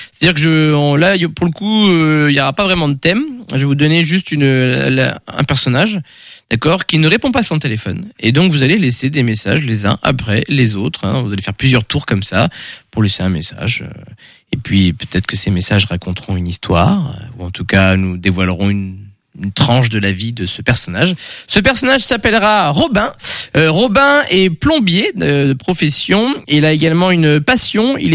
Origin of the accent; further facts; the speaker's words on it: Grand Est, France; Enfin, je viens de Lorraine, moi, donc.